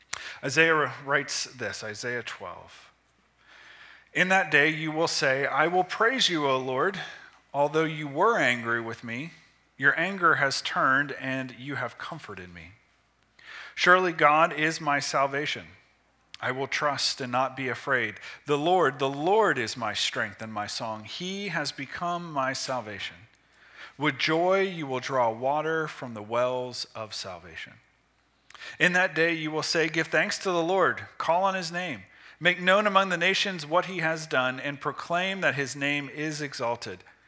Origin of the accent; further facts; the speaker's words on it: Youngstown, Ohio, United States; we would get the Youngstown Vindicator where I grew up outside of Youngstown, Ohio.